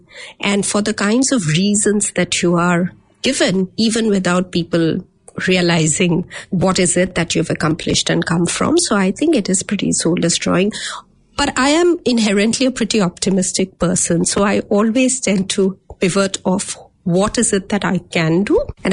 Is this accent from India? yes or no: yes; India; moved away as an adult; also born or lived in Mumbai / Kolkata / Delhi; now in New Zealand; So I'm from there. But I was born in Bombay, which is the commercial capital of India. I then have lived in Calcutta, in Delhi, in Rajasthan, in UP. I've done my university in Delhi and my PhD in Bombay.